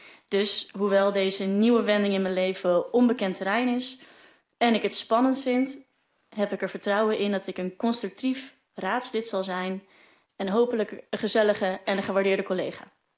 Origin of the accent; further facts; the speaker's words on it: Friesland, Netherlands; mijn ouders nu vanuit Friesland, waar ik vandaan kom